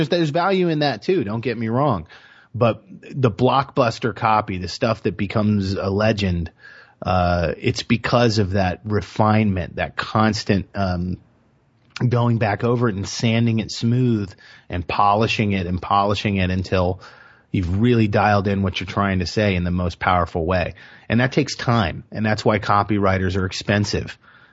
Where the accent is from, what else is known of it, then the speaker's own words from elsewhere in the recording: Miami, Florida, United States; now in Tampa, United States; I just moved up here to Tampa Bay from Miami. I'm born and raised in Miami.